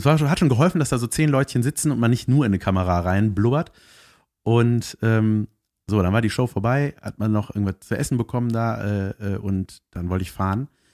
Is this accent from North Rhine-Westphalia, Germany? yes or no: yes; Cologne, North Rhine-Westphalia, Germany; Ich bin aus Köln, ich bin mit dem Auto gefahren